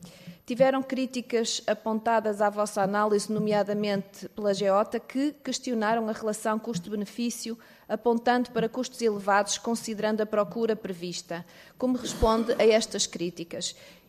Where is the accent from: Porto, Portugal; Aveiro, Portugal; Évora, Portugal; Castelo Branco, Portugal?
Porto, Portugal; Lousada; porque sou da região de Lousada e, portanto, compreendo a necessidade de esclarecer aqui algumas questões.